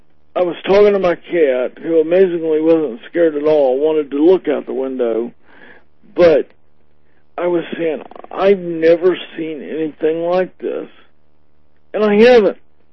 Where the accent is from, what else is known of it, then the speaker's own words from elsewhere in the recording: Florida, United States; I grew up in Florida